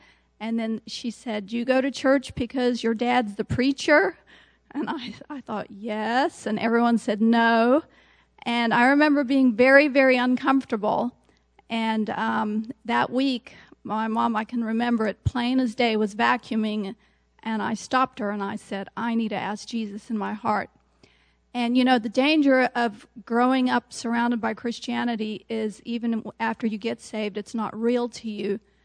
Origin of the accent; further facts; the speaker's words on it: South Africa; I grew up in South Africa. My parents were missionaries there